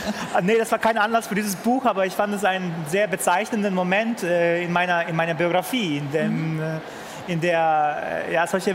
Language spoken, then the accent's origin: German; Bosnia & Herzegovina; dann bei uns in Bosnien, das war schon sehr überraschend